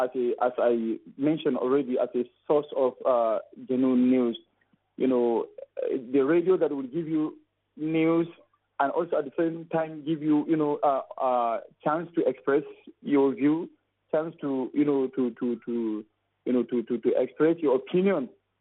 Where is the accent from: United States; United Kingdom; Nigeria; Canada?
Nigeria; Bauchi; I am Nigerian. I'm from Bauchi State of Nigeria. I'm a journalist by profession and also a member of the Islamic movement in Nigeria.